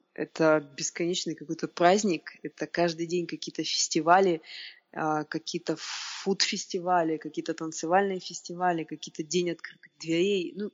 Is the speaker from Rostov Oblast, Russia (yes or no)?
no; Vladivostok, Primorsky Krai, Russia; Я же из Владивостока, я работала на региональном телевидении